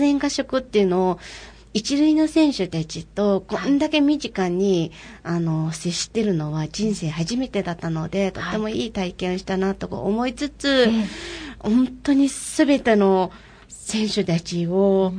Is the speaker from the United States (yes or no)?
no; Mongolia; Japanese is a second language; すごいモンゴル人として思ってはいたんですけれども